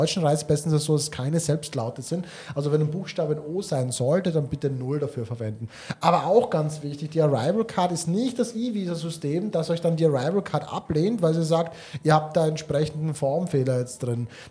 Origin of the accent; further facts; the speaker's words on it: Austria; Ich habe es auch überprüft, ich bin ja Österreicher.